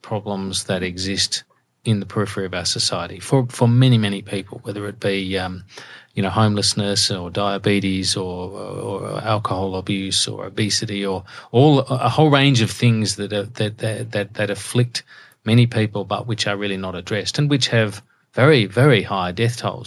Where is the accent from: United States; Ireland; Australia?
Australia; Adelaide, South Australia; Yeah, I grew up in Adelaide, so you gotta be careful.